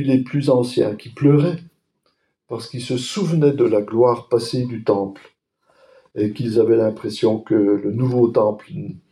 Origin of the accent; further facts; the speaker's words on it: Grand Est, France; Quand j'étais enfant, dans les Vosges, à 5 km du lieu où j'habitais